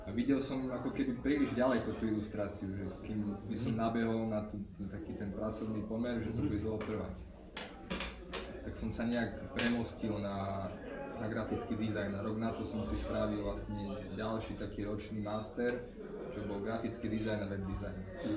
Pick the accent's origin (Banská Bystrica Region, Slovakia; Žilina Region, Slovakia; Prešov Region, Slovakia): Žilina Region, Slovakia; Martin; som z Martina.